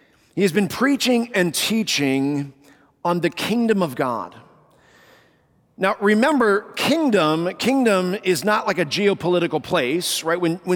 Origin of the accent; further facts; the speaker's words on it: Colorado, United States; growing up in Colorado, I've had the joy of climbing four 14ers.